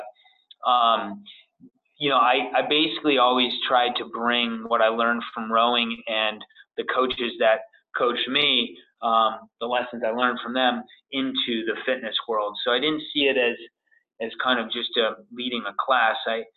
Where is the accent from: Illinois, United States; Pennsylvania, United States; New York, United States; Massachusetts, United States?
Massachusetts, United States; Manchester-by-the-Sea; And there's an island off of my hometown. I live in a small town, Manchester by the Sea, Mass.